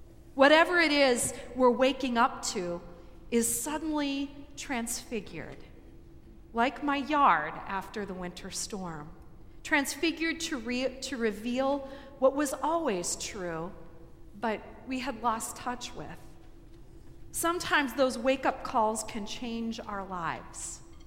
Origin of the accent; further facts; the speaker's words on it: Minnesota, United States; I'm Minnesotan enough to see a storm as a real challenge.